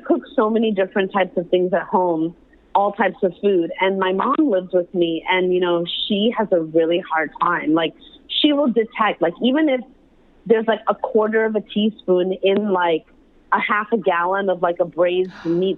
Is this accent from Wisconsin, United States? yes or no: no; Chicago, Illinois, United States; I am of Pakistani heritage, born and raised in Chicago, but sweetness in our savory food is a big no-no.